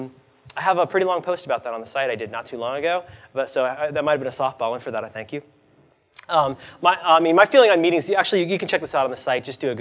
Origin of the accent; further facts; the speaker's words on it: Florida, United States; So, like, growing up in Florida, you know, I only know what I learned from TV